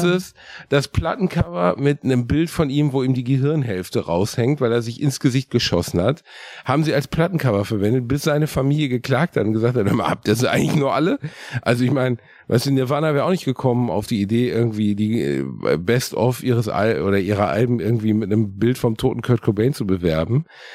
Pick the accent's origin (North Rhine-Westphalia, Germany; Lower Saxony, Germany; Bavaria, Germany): North Rhine-Westphalia, Germany; Gelsenkirchen; In meiner Heimatstadt in Gelsenkirchen-Rotthausen gab es einen Tabakladen